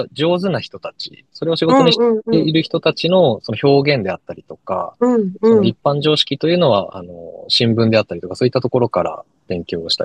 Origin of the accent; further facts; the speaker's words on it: Nakagawa, Fukuoka, Japan; で、まあ私は福岡県の中川町というところで生まれ育ったものです。